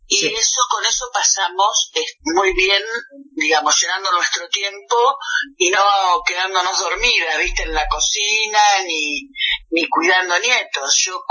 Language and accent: Spanish; Salto, Buenos Aires Province, Argentina; born there; now in La Plata, Argentina; yo no soy de La Plata, pero ya soy platense por adopción, por elección. Yo nací en Salto, provincia de Buenos Aires.